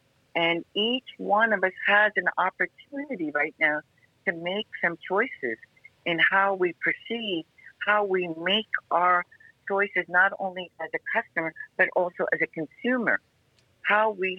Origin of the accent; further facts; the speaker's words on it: India; I'm originally from India